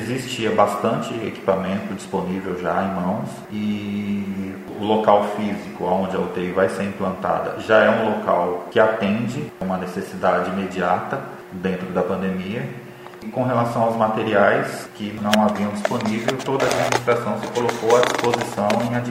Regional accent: São Paulo, Brazil; Eu sou de São Paulo, venho trabalhando na pandemia desde o início

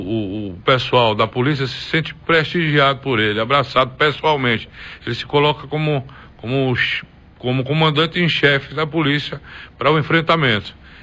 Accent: Bahia, Brazil; o povo da Bahia, povo da minha terra, as pessoas que eu represento sempre foram muito generosas comigo.

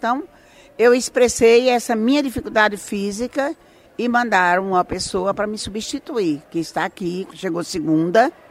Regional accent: Sergipe, Brazil; also born or lived in Campo Formoso; Eu sou sergipana, mas posso dizer que sou mais filha de Campo Formoso. Mas sou sergipana com muito orgulho, viu, Campo Formosense? Primeiro sergipana, depois Campo Formosense. Só tenho 50 anos seguidos de Campo Formoso

